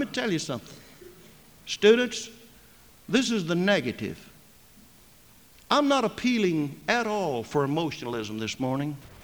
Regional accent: Fort Worth, Texas, United States; I was in Fort Worth, my hometown, this past summer, and visited one of the churches there.

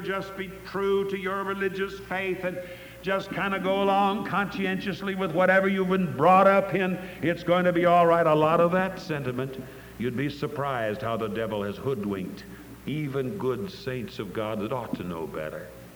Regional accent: Nebraska, United States; I'm from Nebraska originally.

